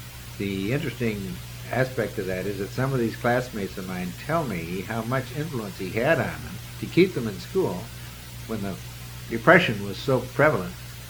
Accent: Janesville, Wisconsin, United States; also born or lived in Sun Prairie / Edgerton; We were living in Edgerton at the time. My dad was superintendent there. We were there from 1912 to 1920 when he took the position of superintendent of the schools at Janesville. And for 7 years, we were in Janesville

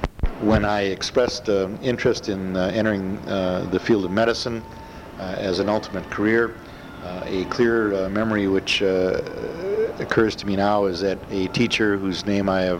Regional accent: Milwaukee, Wisconsin, United States; I was born in Milwaukee, Wisconsin on September 26, 1937. I grew up exclusively in the city of Milwaukee, attending schools in that community.

